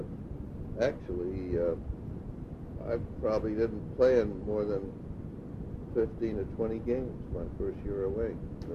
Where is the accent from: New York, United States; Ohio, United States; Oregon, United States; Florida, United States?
New York, United States; Staten Island; moved away as an adult; now in New Jersey, United States; I was brought up in Staten Island for all my, well, I guess up until, let's see, how old might I have been? I was probably about 32 years old when I finally moved to New Jersey.